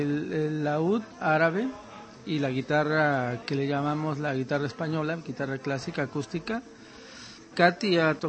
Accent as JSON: {"language": "Spanish", "country": "Mexico", "lives_now": "Brussels, Belgium", "said": "yo soy latino, yo soy mexicano, y me siento latinoamericano, mi pasión es toda América Latina, y siempre, por cuestiones de azares de la vida, vivo en Bruselas"}